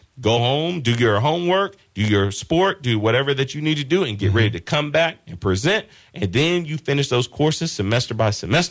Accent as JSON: {"language": "English", "region": "Louisiana", "country": "United States", "said": "whole family comes from bricklayers, from the brick masons unions, and from the electrician unions, because I'm from Louisiana."}